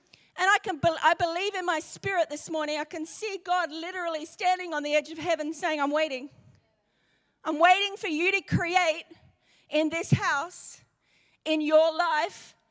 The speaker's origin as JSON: {"language": "English", "region": "Yorkshire and the Humber", "country": "United Kingdom", "accent": "Yorkshire", "said": "My Yorkshire accent after all this time is really not developed."}